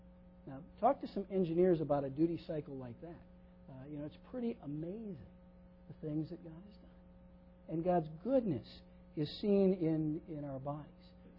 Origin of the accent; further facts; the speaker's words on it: Midwest, United States; Now, I grew up in the Midwest, and there's a certain subtle beauty to the rolling plains and things